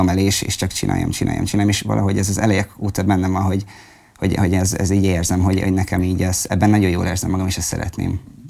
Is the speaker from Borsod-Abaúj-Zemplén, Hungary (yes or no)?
yes; Sajószöged, Borsod-Abaúj-Zemplén, Hungary; moved away as an adult; now in Budapest, Hungary; A helynek az a neve, hogy Sajószöged. Uh-huh. És hát ott töltöttem a jelentős részét, igazából 19 éves koromban költöztem fel Pestre.